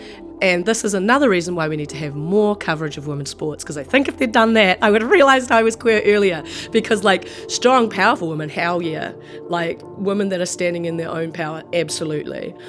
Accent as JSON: {"language": "English", "region": "Wellington", "country": "New Zealand", "tie": "born or raised there", "said": "So we grew up here in Wellington and I go by she, her, and I'm a proud lesbian woman."}